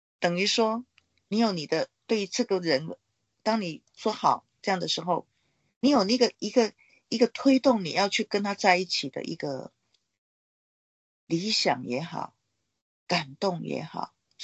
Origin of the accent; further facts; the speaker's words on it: Taiwan; 那这我们台湾人观念是爱人